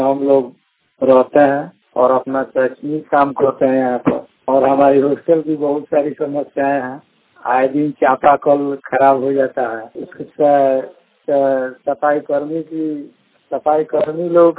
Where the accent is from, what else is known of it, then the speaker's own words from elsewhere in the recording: Siswa Kohar, Bihar, India; ग्राम सिसवा कोहर थाना पहाड़पुर पूर्वी चंपारण के रहने वाले हैं और मैं चंदमारी छात्रावास अम्बेडकर छात्रावास में हम लोग रहते हैं